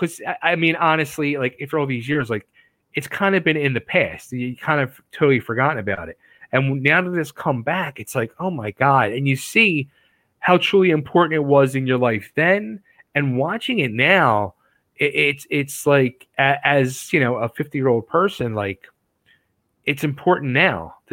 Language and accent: English; Philadelphia, Pennsylvania, United States; like I'm originally from Philly.